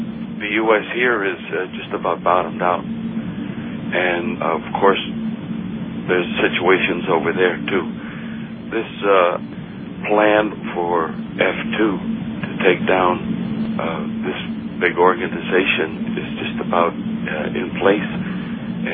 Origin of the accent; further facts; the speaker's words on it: Wales, United Kingdom; Well, I'm Welsh, but I've been following on and off for a long time, you guys.